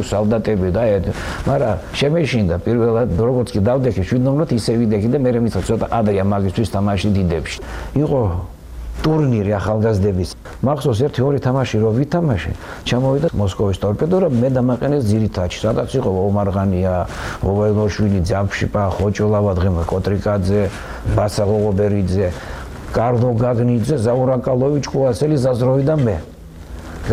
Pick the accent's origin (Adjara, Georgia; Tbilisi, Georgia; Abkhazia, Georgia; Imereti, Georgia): Abkhazia, Georgia; Gagra; born or raised there